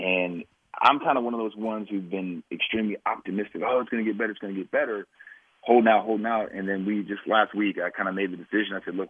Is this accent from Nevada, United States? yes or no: no; Youngstown, Ohio, United States; I'm like, no, I'm not. I'm from Youngstown, Ohio. I'm not from there.